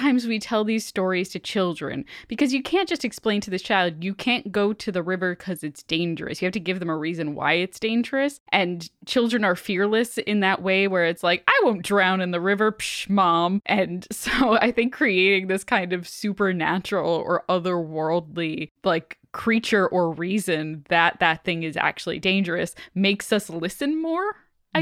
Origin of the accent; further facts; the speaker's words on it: Long Island, New York, United States; Yeah, Amanda and I grew up on Long Island, which the largest animal that you can find on Long Island is a deer.